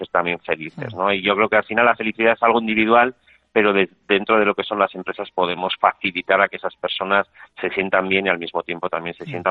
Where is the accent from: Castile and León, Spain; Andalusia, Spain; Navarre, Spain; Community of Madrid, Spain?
Navarre, Spain; Lesaka; que además es de mi pueblo, de Lesaca, de Navarra